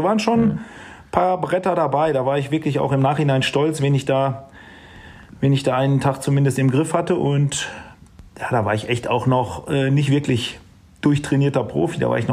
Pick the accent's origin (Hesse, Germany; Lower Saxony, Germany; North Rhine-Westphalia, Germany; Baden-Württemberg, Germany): North Rhine-Westphalia, Germany; Steinhagen; ich komme aus Steinhagen, ich möchte gerne nächstes Jahr